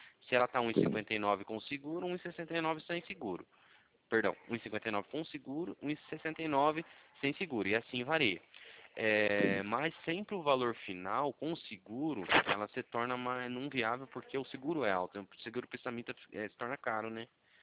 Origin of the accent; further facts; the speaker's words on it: Cornélio Procópio, Paraná, Brazil; Eu sou do Paraná, tá? Eu sou de Cornélio Procópio, não sei se você já ouviu falar.